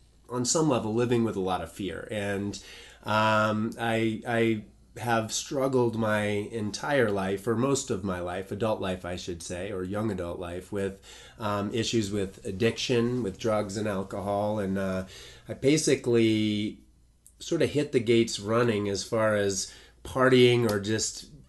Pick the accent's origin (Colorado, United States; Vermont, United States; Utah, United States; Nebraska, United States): Colorado, United States; Boulder; And I grew up in Boulder.